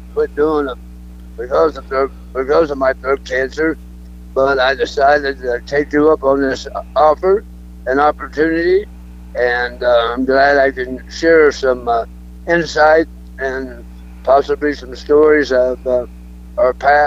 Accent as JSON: {"language": "English", "region": "Ohio", "country": "United States", "tie": "born or raised there", "said": "Yeah, I grew up in Ohio"}